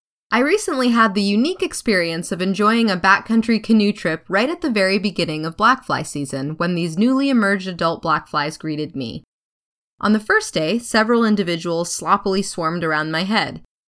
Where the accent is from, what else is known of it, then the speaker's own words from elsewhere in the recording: Maine, United States; Growing up in Maine, we had a screenhouse in the backyard that offered 144 square feet of sweet sanctuary from black flies.